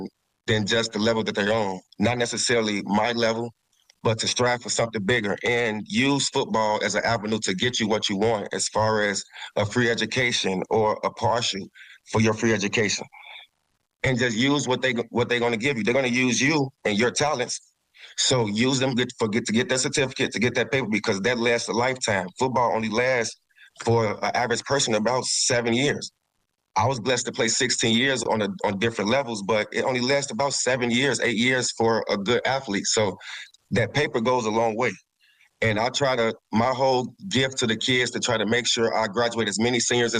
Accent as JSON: {"language": "English", "town": "Chicago", "region": "Illinois", "country": "United States", "said": "Racine is like my second city, even though I'm from Chicago"}